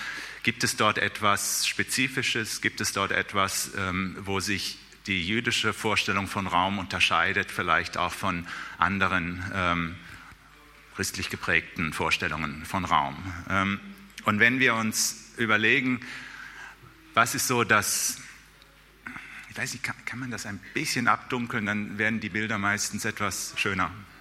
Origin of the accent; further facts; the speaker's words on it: Cologne, North Rhine-Westphalia, Germany; Ich komme aus Köln, das ist dann ein leicht patriotisches Bild.